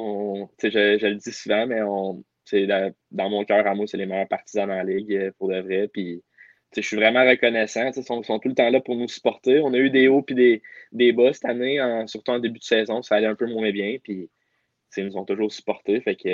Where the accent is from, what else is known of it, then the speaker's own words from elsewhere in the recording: New Brunswick, Canada; also born or lived in Winnipeg; je suis né à Winnipeg. Mon père travaillait dans GRC là-bas. Puis ensuite de ça, j'ai déménagé au Nouveau-Brunswick.